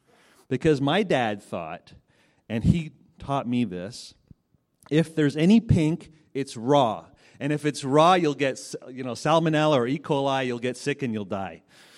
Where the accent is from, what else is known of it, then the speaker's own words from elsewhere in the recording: Montreal, Quebec, Canada; I'm from Montreal. Anyone ever been to Montreal before? Some people, yes. I'm from Montreal. We love to eat, too.